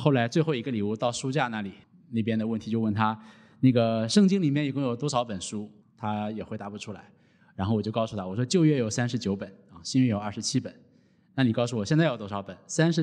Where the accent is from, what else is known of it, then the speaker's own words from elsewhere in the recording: China; 不知道为什么我们中国人什么节日都可以聚餐，都可以吃火锅啊